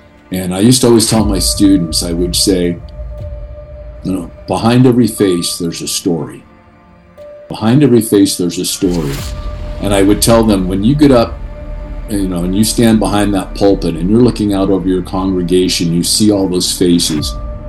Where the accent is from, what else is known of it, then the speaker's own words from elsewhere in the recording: Connecticut, United States; also born or lived in Pacific Northwest; I was born in Connecticut, but we moved back and forth between the Northwest and Connecticut probably 5 or 6 times in my growing up years.